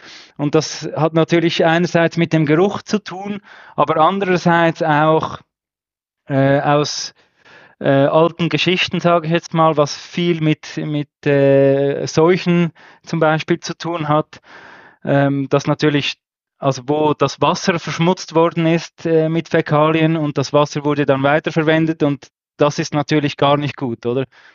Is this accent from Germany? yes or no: no; Zurich, Switzerland; Ich bin aus der Schweiz, aus Zürich.